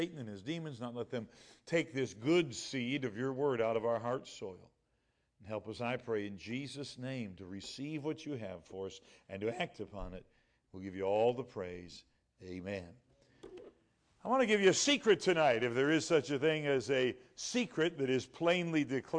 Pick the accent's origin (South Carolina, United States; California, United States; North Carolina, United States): South Carolina, United States; born there; now in Michigan, United States; I was born in South Carolina, so I like to get down here to where my roots are. I tell people I was sentenced to Michigan as a very young man.